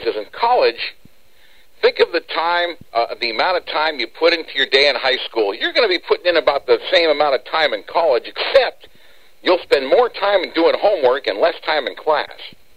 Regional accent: Washington, United States; I grew up in Washington State and then went to college there at Washington State University, and then in my broadcasting career, spent time in Washington, Oregon, and Idaho, and then back into Oregon, and then came here to California in 1989 from Oregon.

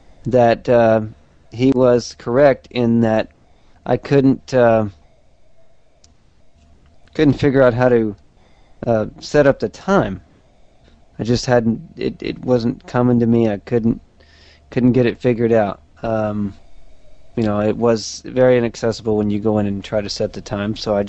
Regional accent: Arkansas, United States; Yeah, and you guys know where I'm from. I'm still from Arkansas. I haven't changed.

